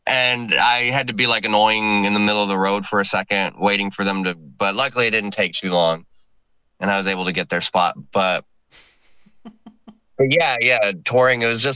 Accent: San Antonio, Texas, United States; I'm from San Antonio, where I'm in South Texas, where nothing ever really happens.

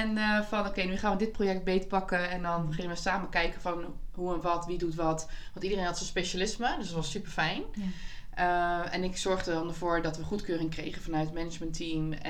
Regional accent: Rotterdam, South Holland, Netherlands; Ik kom uit Rotjeknoer

